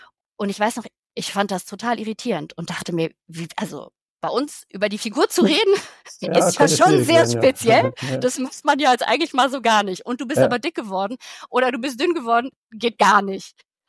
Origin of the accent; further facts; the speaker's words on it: Bavaria, Germany; ich bin ursprünglich in Bayern aufgewachsen, ich habe in Österreich zum Teil studiert